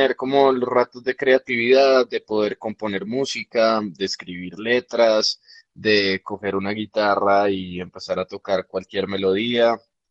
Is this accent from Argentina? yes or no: no; Bogotá, Colombia; un músico de Bogotá, Colombia, de 28 años